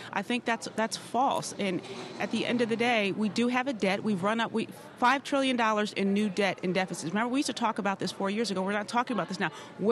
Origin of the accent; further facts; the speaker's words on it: Michigan, United States; I mean, I'm from Michigan. I can totally relate.